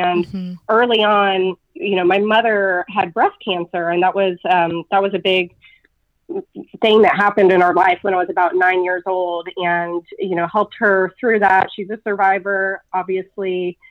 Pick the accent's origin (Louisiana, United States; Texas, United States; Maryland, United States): Texas, United States; Austin; So I am an Austin native, which you mentioned, which is today, I guess, kind of a rare breed.